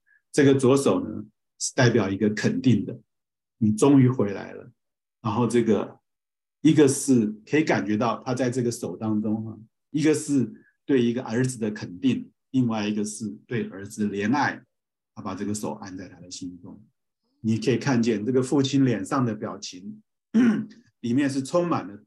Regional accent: China; 所以我们中国人的父母常常有时候，大部分的父母他们不会做这样的一个决定让小儿子走。

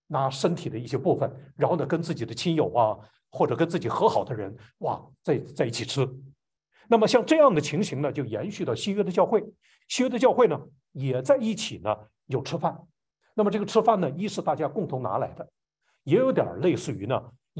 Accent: Northeast China, China; also born or lived in Guangdong / Nanjing; 由于我是东北人，我天生见的东北来的弟兄姐妹就会亲切一些

